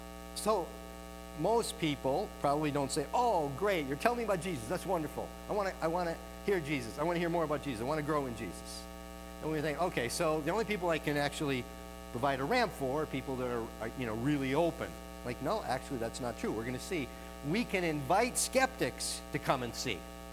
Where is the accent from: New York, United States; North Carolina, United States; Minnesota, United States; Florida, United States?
Minnesota, United States; moved away as an adult; I haven't lived there for 40 years, but I am from Minnesota in the sense that I grew up there.